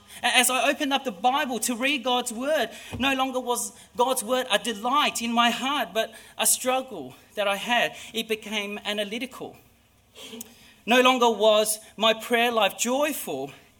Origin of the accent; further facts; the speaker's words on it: Melbourne, Victoria, Australia; after all, I'm from Melbourne